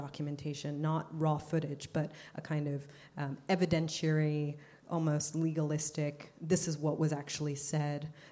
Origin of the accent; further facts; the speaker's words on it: Zambia; I'm from Zambia, so I also write stories that are set in my home country